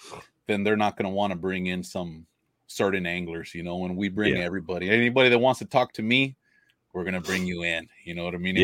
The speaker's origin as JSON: {"language": "English", "region": "Texas", "country": "United States", "said": "I grew up fishing. I'm from Ropsdown, Texas. That's south."}